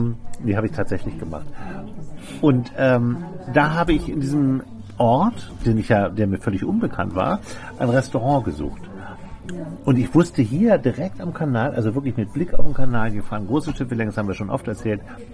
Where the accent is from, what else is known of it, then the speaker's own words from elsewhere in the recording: Hamburg, Germany; Damit ich als Hamburger, wenn ich hier schon mal aufs Land ziehe